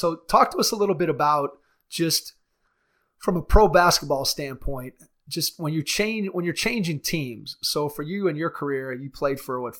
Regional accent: Cleveland, Ohio, United States; When he was here, we're from Cleveland

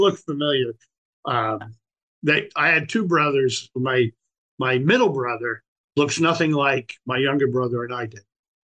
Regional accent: Maine, United States; none of which I've ever had. I'm from Maine.

